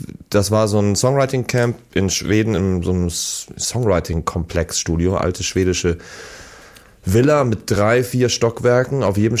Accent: Hamburg, Germany; die spielen in 3 Tagen in Hamburg in meiner Heimatstadt.

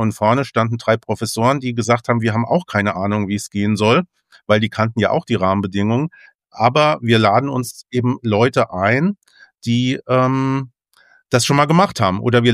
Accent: Germany; Ich bin am Rhein groß geworden. Sohn von sogenannten Mondscheinwinzern

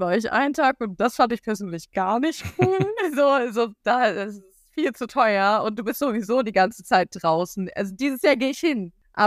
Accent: North Rhine-Westphalia, Germany; born there; Ich bin ja gebürtige Münsterländerin.

